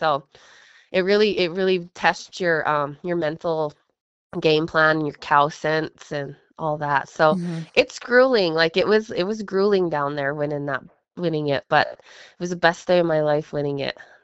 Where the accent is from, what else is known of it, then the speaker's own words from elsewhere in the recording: Browning, Montana, United States; So I entered my hometown rodeo, which is Browning, Montana, because I'm like, well, that's stupid. I'm 20 miles from home.